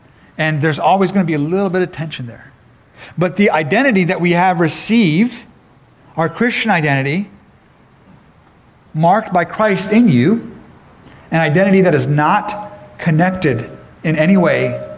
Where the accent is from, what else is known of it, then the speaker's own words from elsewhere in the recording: Japan; now in United States; As Midwesterners, I'm a Midwesterner now. I grew up in Japan, but I've lived in the Midwest for a long time now.